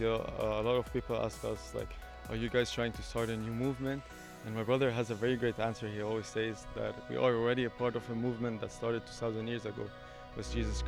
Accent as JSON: {"language": "English", "country": "Lebanon", "said": "I'm from Lebanon. I'm a Maronite Catholic."}